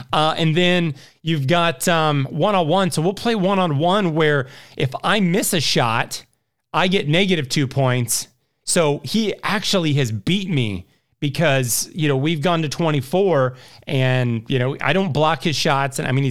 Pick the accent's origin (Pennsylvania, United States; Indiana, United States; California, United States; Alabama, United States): Indiana, United States; but a lot of that comes from growing up in Indiana